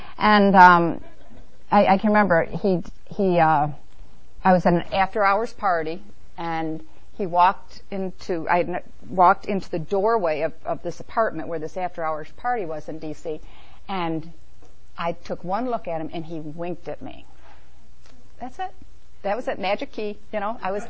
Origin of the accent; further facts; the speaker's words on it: New York, United States; I grew up in New York State and it was legal to drink.